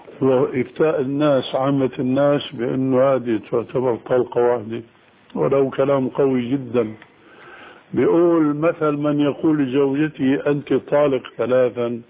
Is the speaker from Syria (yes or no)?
yes; Damascus, Damascus Governorate, Syria; عندنا في دمشق في اربعه محاريب